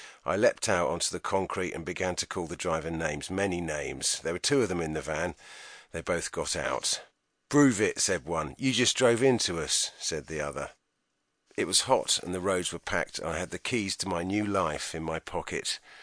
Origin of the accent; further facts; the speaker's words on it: Bournemouth, South West England, United Kingdom; I grew up in Bournemouth, a tourist resort